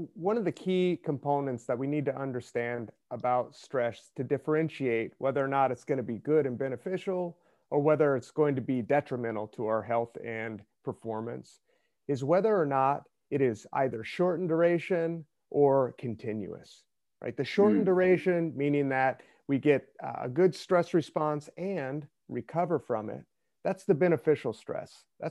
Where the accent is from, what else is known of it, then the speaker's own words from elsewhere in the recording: Albuquerque, New Mexico, United States; moved away as an adult; now in Seattle, United States; So I grew up in the Southwest in Albuquerque, New Mexico. And, you know, about 10 or 12 years ago, well, a little bit more, 13, I moved up to the Pacific Northwest to Seattle.